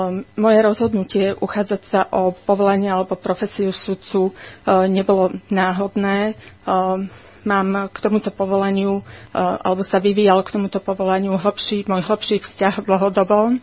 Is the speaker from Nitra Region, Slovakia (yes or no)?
yes; Nové Zámky, Nitra Region, Slovakia; Ja pochádzam z Nových Zámkov, mám tam rodinu známych.